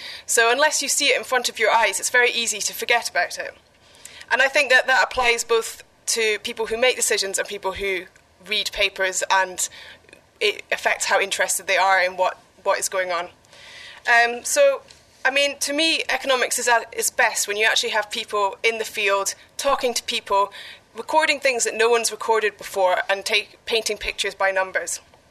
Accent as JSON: {"language": "English", "town": "Edinburgh", "region": "Scotland", "country": "United Kingdom", "also_born_or_lived": "London", "said": "I'm from Edinburgh, which is a city that has historically had a huge banking industry"}